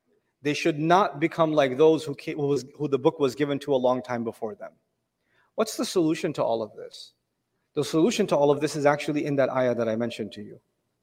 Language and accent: English; Pakistan; Like, I come from Pakistan. My origin is Pakistan.